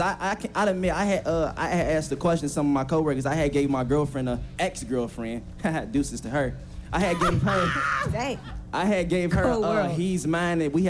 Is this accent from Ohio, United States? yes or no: yes; Cincinnati, Ohio, United States; I'm from Cincinnati, Ohio.